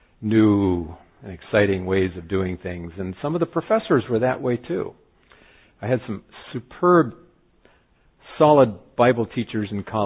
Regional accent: California, United States; Now, I grew up in California. I liked the warm weather, and I wasn't too anxious to come back to be facing the Michigan winters again.

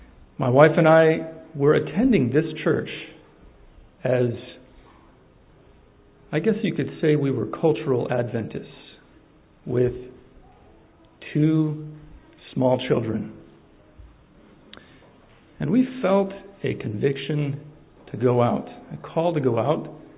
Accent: East Africa, Kenya; some of you know I grew up in East Africa.

